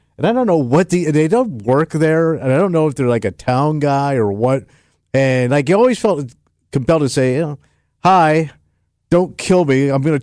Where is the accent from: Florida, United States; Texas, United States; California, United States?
Florida, United States; It's snowing out. I'm from Florida.